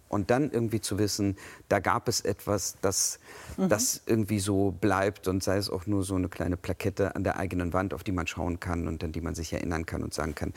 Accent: Kazakhstan; now in Germany; Wir sind aus Kasachstan gekommen, ja.

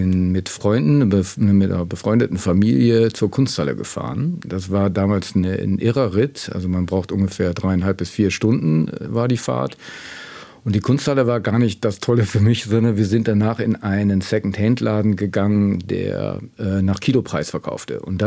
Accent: East Netherlands, Netherlands; accent: East Dutch; German is a second language; Ja, ich habe so einen ostniederländischen Akzent. Ich habe in Amsterdam gelebt eine Zeit lang und da haben die Leute schon gedacht, ich komme vom Land. Also so einen Akzent habe ich.

